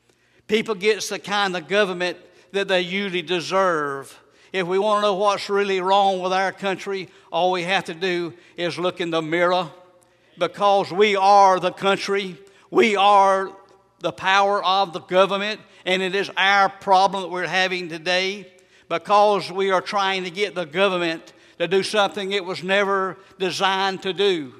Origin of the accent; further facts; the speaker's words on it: United States; But I'm glad that I'm American.